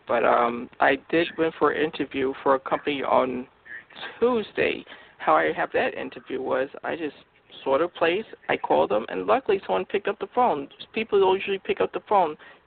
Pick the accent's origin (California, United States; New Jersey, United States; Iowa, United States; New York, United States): New York, United States; from New York.